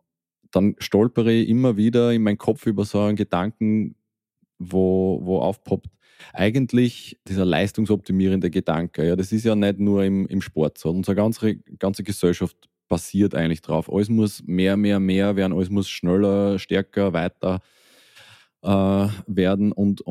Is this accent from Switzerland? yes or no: no; Austria; bei uns in Österreich ist es so, dass die Medizinstudiumsplätze heiß begehrt sind.